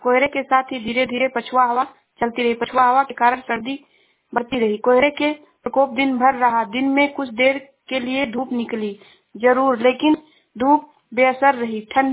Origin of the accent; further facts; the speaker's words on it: Shravasti, Uttar Pradesh, India; मैं जिला श्रावस्ती से हूँ।